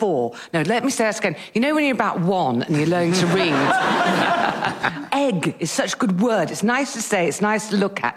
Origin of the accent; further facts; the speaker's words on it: London, United Kingdom; because I'm from South London, and you're tarring me with a brush, a South London brush